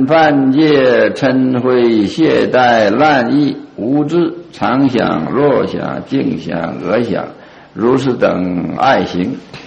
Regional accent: Qiqihar, Heilongjiang, China; 我小时候在齐齐哈尔读书的时候

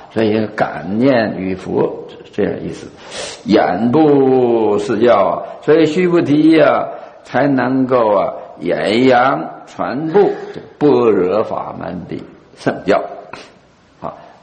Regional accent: China; 我们中国人欢喜简略

